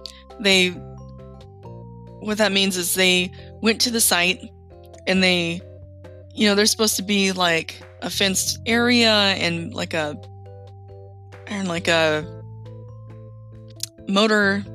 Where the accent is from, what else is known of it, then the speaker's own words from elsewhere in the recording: North Pole, Alaska, United States; And around Fairbanks, and I grew up in North Pole, we had a lot of sites like